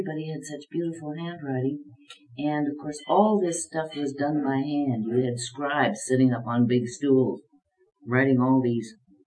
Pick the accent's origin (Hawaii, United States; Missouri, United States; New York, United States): Missouri, United States; St. Louis; born there; I was born in St. Louis, Missouri, on August 29th, 1917.